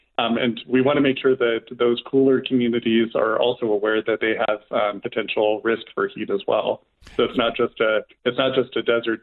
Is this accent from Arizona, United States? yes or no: yes; Tucson, Arizona, United States; So I'm actually from Tucson myself. I grew up in Tucson. I'm a Tucson native.